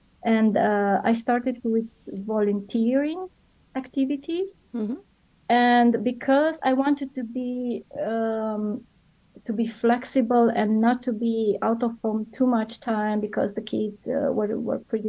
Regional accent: Romania; English is a second language; moved away as an adult; now in Zurich, Switzerland; I'm a marketing specialist working in a startup now in Zurich, Switzerland. I'm based in Zurich. I come from Romania.

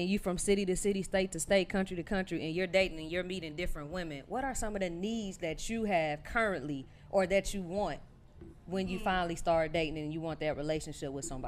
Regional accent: Detroit, Michigan, United States; No, I'm from Detroit.

